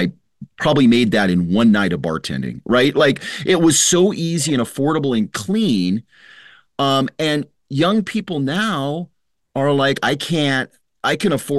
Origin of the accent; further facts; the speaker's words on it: Longview, Washington, United States; I grew up in Longview, which was a working class timber town, same kind of thing.